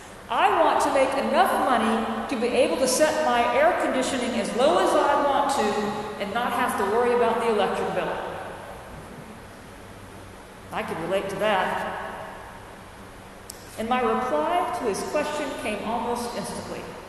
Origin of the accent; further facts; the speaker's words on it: Deep South, United States; accent: southern; We shared roots in the Deep South, though his seemed much more persistent than mine. While my southern accent did not survive my transplantation up north